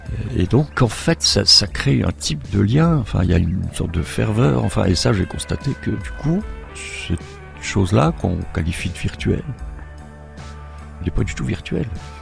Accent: Sainte-Marie-aux-Mines, Grand Est, France; elle se trouve à quelques kilomètres de ma ville natale, Sainte-Marie-aux-Mines.

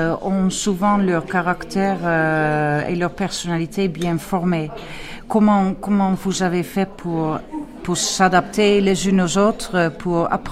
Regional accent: Nouvelle-Aquitaine, France; je viens de la Dordogne

